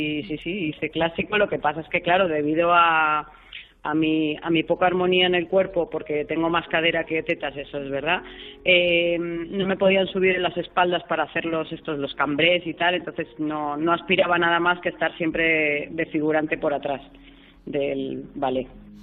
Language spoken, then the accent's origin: Spanish; Balearic Islands, Spain; como soy de Mallorca, hacemos topless.